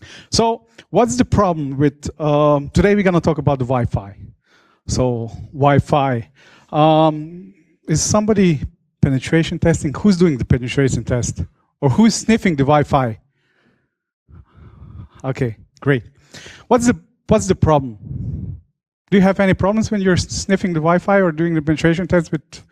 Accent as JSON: {"language": "English", "country": "Slovenia", "said": "I come from Slovenia"}